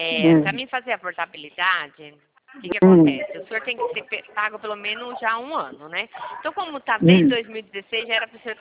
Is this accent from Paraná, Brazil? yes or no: no; Campinas, São Paulo, Brazil; eu sou de Campinas.